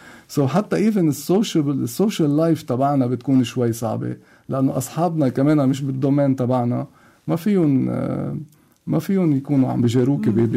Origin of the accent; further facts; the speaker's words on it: Lebanon; ونحن كلبنانية هلا عنده لغات زيادة بيكون بجنن